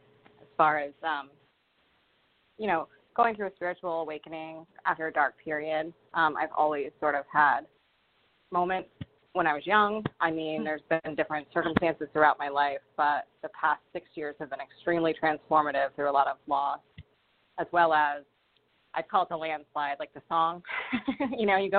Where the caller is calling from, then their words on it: Rhode Island, United States; I'm calling from Rhode Island.